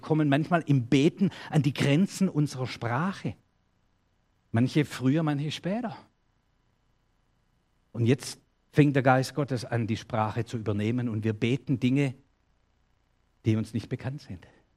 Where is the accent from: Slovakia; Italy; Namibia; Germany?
Germany; Wir auch als Deutsche, das fällt uns schon schwer, zuzugeben, wir sind ratlos hier.